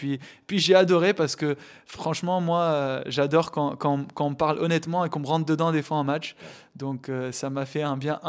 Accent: Tunisia; Je crois que je suis le deuxième tunisien de l'histoire à jouer des grands chelems après Malek.

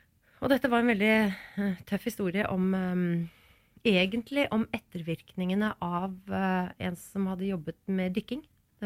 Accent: Stavanger, Rogaland, Norway; accent: Stavanger dialect; Hadde vi vært i Stavanger nå, og gjort et intervju der, så hadde jeg snakket stavangersk.

